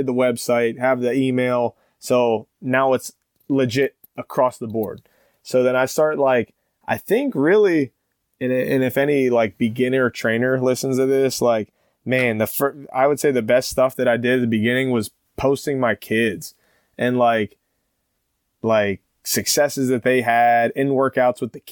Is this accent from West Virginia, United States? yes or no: yes; Wheeling, West Virginia, United States; But like, basically I'm from Wheeling, West Virginia. So from Pittsburgh, it's like 50, 55 minutes, so under an hour.